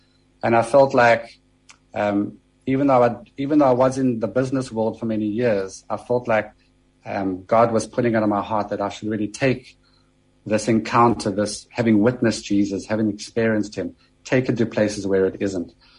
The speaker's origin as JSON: {"language": "English", "town": "East London", "region": "Eastern Cape", "country": "South Africa", "tie": "born or raised there", "lives_now": "Jeffreys Bay, South Africa", "said": "I'm actually originally from East London, but we've moved to Jeffreys Bay for the last 2 years now."}